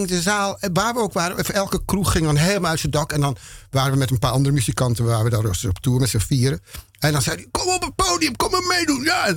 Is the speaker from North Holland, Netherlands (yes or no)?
yes; Amsterdam, North Holland, Netherlands; Ik ben in Amsterdam geboren, getogen, opgegroeid. Alles. Ik ben een Indo. Mijn vader is dus ook Indo. Mijn moeder is ras echt Amsterdamse. Ik had in mijn jeugd geen idee dat ik Indisch was.